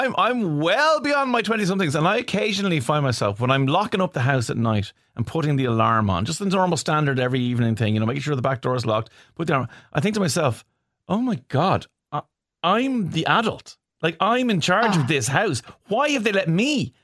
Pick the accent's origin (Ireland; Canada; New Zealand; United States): Ireland